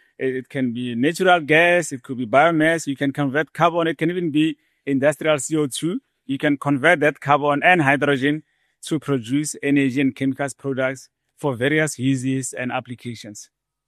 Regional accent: Hammanskraal, Gauteng, South Africa; If you've been to the north of Pretoria, Hammanskraal, I grew up there in a rural area We had no running water, no electricity.

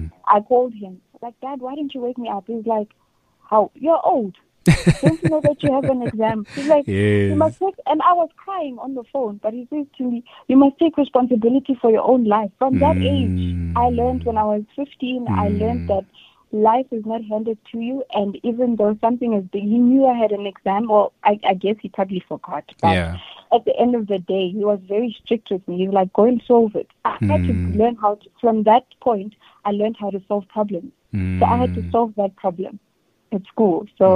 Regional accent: Zimbabwe; born there; Me, I was born in Zimbabwe.

